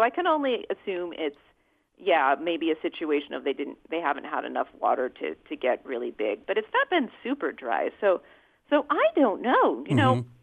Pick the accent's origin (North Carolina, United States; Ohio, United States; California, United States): Ohio, United States; I didn't know about pawpaws until I was in my 20s, and I grew up here in Ohio.